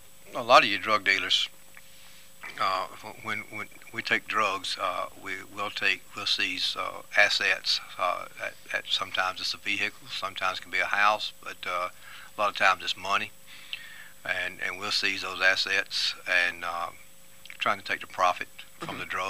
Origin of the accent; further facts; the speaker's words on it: the South, United States; Thankfully, I guess we're from the South, where we're more people friendly.